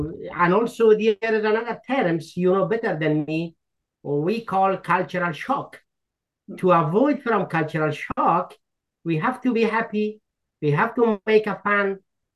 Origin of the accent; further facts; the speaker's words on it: Afghanistan; moved away as an adult; now in United States; I'm from Afghanistan. This is the first year I'm in the United States. I'm the newcomer. Yes, I arrived with my family in the United States on 2023 on the month of February.